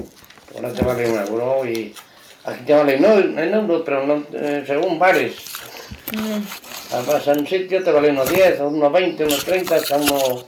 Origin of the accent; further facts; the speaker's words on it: Lugán, Castile and León, Spain; born there; yo nací en Lugán el día 25. No, el día 24 de diciembre. Día Nochebuena, a las 10 de la noche.